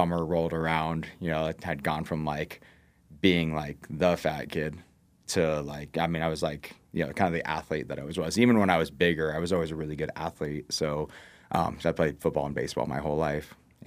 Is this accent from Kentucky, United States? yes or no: yes; Louisville, Kentucky, United States; I'm from Louisville originally.